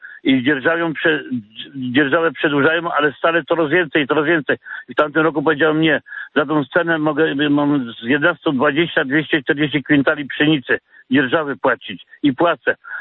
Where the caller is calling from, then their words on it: Pniewy, Greater Poland Voivodeship, Poland; jestem rolnikiem z Wielkopolski, gmina Pniewy, powiat Przemotulski.